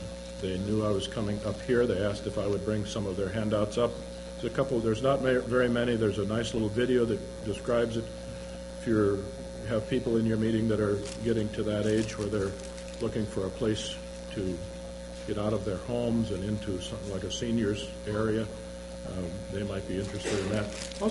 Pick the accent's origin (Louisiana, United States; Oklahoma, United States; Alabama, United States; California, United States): Louisiana, United States; Slidell; from Slidell, Louisiana.